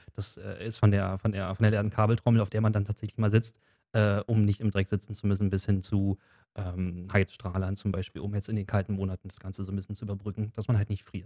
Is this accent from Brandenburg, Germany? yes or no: yes; Teltow, Brandenburg, Germany; Ich komme halt selber auch aus Teltow.